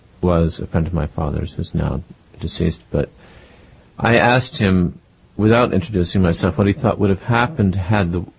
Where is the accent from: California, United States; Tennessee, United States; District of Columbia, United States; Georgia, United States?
District of Columbia, United States; Washington; I grew up in Washington, D.C., and my father worked for Lyndon Johnson